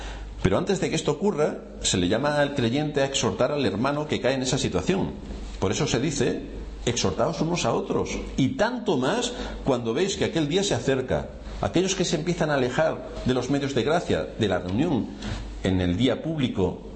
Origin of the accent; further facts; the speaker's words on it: Spain; Nosotros somos ciudadanos de España, tenemos nuestras obligaciones.